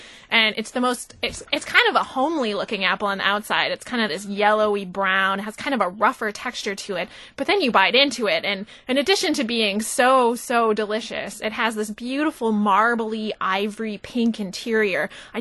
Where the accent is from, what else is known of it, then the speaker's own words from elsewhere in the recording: Washington, United States; I thought I knew growing up in Washington, but no, really, there's this really exciting world of local apples that I was really discovering after I moved here to Wisconsin, which is kind of ironic, being from Washington.